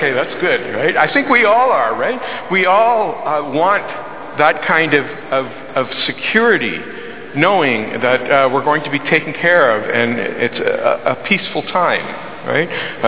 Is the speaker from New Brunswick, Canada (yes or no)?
no; Windsor, Ontario, Canada; So, I grew up in Windsor, Ontario.